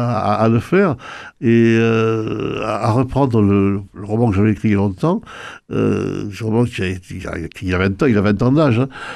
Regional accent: Occitanie, France; Et il n'y avait pas, d'ailleurs, chez moi, en Ariège, il n'y avait pas ce type de paysage, ça n'existe pas.

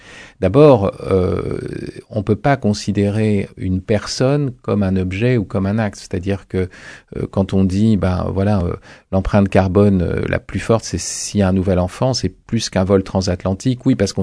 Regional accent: France; Moi, je suis français.

